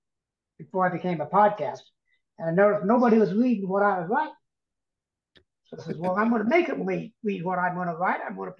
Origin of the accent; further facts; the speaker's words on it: Cree, Colorado, United States; And a potato peeler in a restaurant in Cree, my hometown, Cree, Colorado. And I said, it's very small.